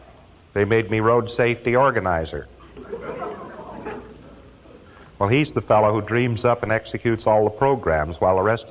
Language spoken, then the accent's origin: English; United States; Now, they put me in there because as an American, I, of course, know everything to know about road safety because America has more accidents.